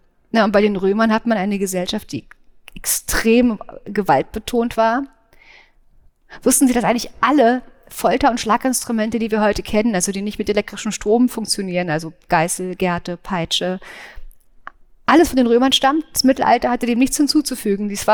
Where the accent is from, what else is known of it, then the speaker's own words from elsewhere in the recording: East Germany, Germany; ich komme aus der DDR, ich bin beim FKK-Schrein aufgewachsen